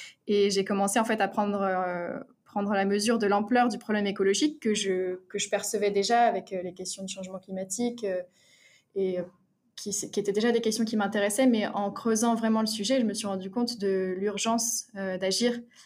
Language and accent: French; Auvergne-Rhône-Alpes, France; moi, je suis née et j'ai grandi en Haute-Savoie.